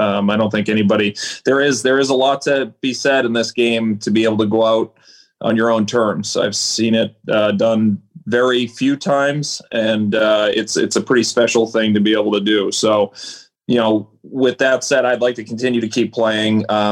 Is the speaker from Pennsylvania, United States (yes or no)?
no; Boston, Massachusetts, United States; And, you know, we grew up here in Boston. So, you know, it was our first major league team